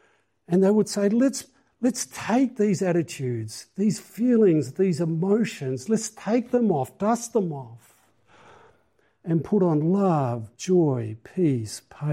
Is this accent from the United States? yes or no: no; Tasmania, Australia; I grew up in Tasmania